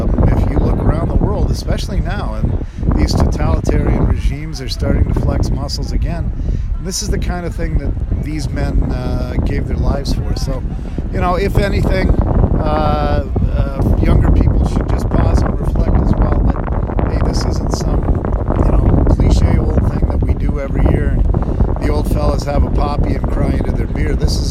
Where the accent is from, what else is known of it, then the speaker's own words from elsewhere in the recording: Windsor, Ontario, Canada; I'm originally from Windsor, which is a border city, so we're very closely aligned with the anti-war movement